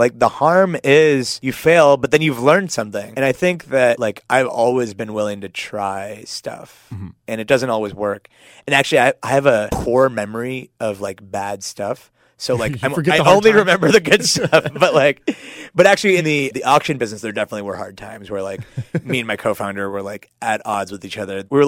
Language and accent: English; Pittsburgh, Pennsylvania, United States; now in San Francisco, United States; I grew up in Pittsburgh.